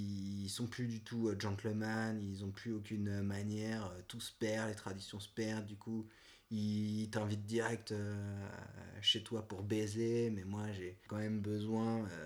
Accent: France; Je suis français, ouais, on se refait pas, tu vois.

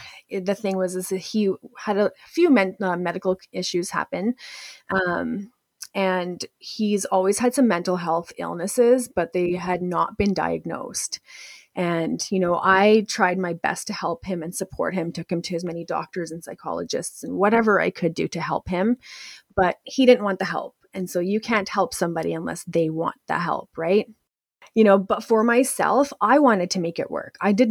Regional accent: Edmonton, Alberta, Canada; And I was born and raised here in Edmonton in the 80s

